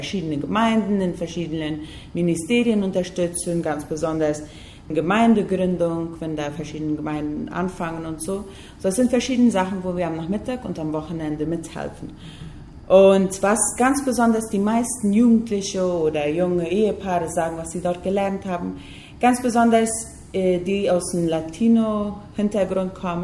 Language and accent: German; Fernheim, Boquerón, Paraguay; now in Mexico; Ja, ich komme ursprünglich hier aus Fernheim, im Blumenthal. Ich bin in Blumenthal-Fernheim aufgewachsen.